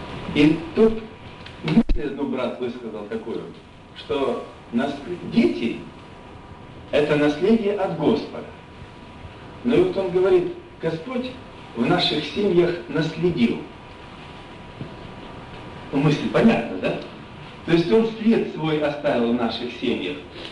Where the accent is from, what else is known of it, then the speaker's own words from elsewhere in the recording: Siberia, Russia; я вообще сам из Сибири, у нас зима в прошлый год не сильно суровая была, но все равно до 40 доходила.